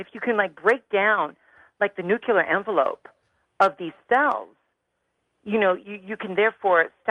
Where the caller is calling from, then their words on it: Chicago, Illinois, United States; I'm calling from Chicago.